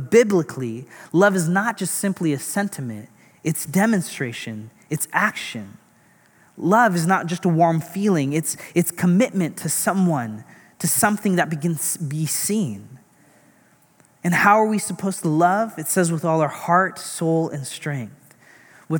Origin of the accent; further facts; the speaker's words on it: India; And like I said, I'm Indian. My parents were born and raised in India, but I'm fourth generation Christian.